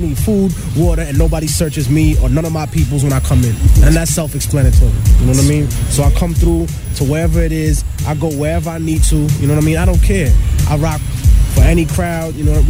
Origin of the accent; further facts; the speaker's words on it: New York, United States; It's a little colder than I thought it was going to be, but I'm from New York.